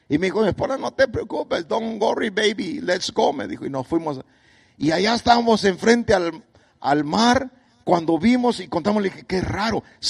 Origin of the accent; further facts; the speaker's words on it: Guatemala; Mire cómo somos los chapines de chispudos, hermano.